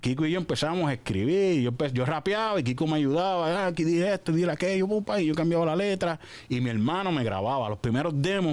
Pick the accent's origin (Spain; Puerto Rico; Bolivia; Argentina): Puerto Rico; San Juan; Porque yo me crié en muchas partes de Puerto Rico. Yo, pues, originalmente, yo nací en San Juan, Puerto Rico, ¿verdad? Y la mayoría de mi infancia la pasé en Atorrey